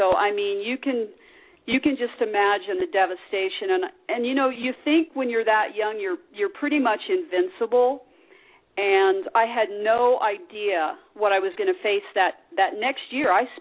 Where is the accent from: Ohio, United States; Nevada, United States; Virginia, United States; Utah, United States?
Nevada, United States; Las Vegas; I was put in the hospital here in Las Vegas. You know, this is my hometown. I grew up here at Sunrise Hospital.